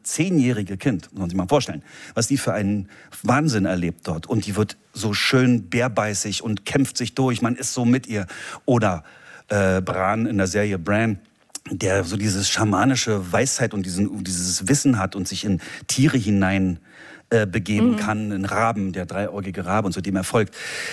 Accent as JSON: {"language": "German", "region": "East Germany", "country": "Germany", "tie": "born or raised there", "said": "ich bin in der DDR aufgewachsen"}